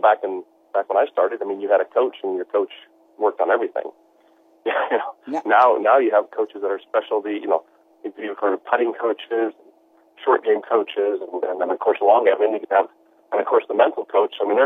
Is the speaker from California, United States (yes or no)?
yes; Los Angeles, California, United States; Currently, now, you got to remember, I'm from Los Angeles, so we tend to, I have friends who are Packer fans, Steeler fans, Giants fans.